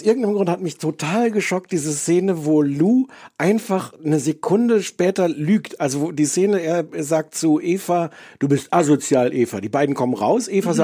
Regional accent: East Germany, Germany; Ich komme aus der DDR.

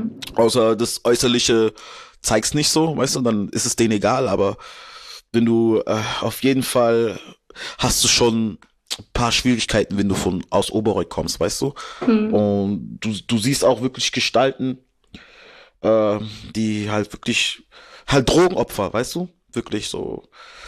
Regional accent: Karlsruhe, Baden-Württemberg, Germany; Also, ich liebe Stuttgart, es ist eine schöne Stadt. Ich liebe auch meine Stadt Karlsruhe. Und ja, wir sind alle aus Baden-Württemberg.

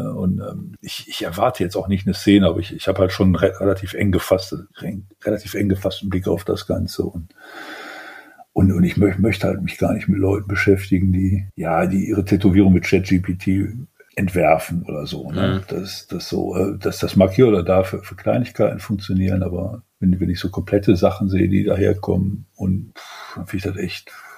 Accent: Wuppertal, North Rhine-Westphalia, Germany; Also ich bin in Wuppertal groß geworden.

